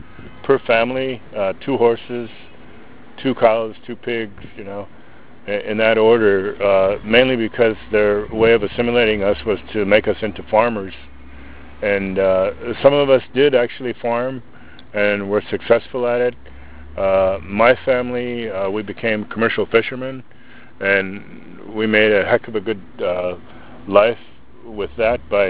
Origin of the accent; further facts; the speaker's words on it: Canada; born there; It doesn't matter that I was born in Canada, I'm still a native North American